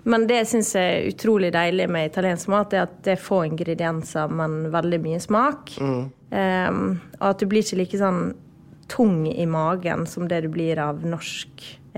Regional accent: Møre og Romsdal, Norway; Jeg er jo sunnmøring

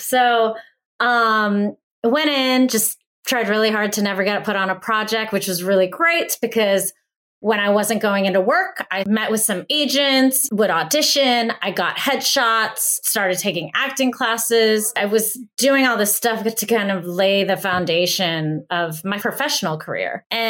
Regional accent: Greensburg, Pennsylvania, United States; I grew up in Greensburg, Pennsylvania, which is right outside of Pittsburgh. Had a really great childhood.

